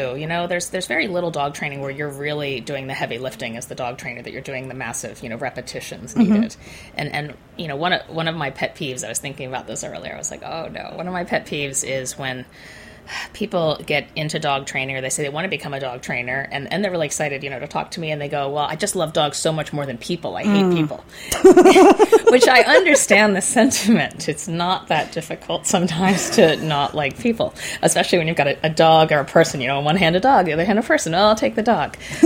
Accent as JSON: {"language": "English", "town": "Baltimore", "region": "Maryland", "country": "United States", "tie": "born or raised there", "moved": "yes", "lives_now": "California, United States", "said": "I'd left my hometown of Baltimore, and I'd moved to California."}